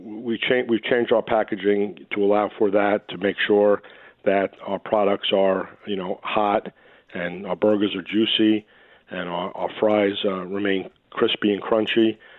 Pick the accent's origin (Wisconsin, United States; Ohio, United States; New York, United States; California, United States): New York, United States; I remember, you know, growing up in the New York area, and if you wanted to get something delivered, your choice was basically pizza.